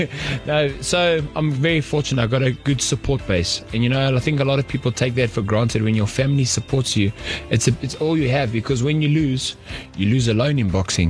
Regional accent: Johannesburg, Gauteng, South Africa; born and bred Johannesburg. I grew up in an area called Highlands North.

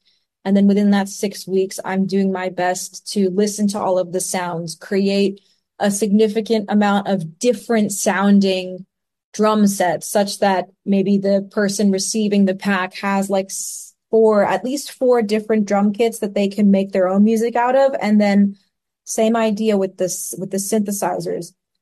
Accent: United States; as an American, having spent a lot more time in Europe, I'm so inspired by the dance music that's coming out of Europe

